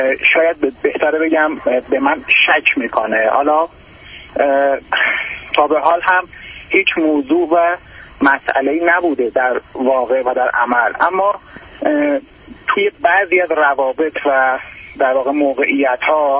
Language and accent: Persian; Iran; البته ما از ایران هستیم،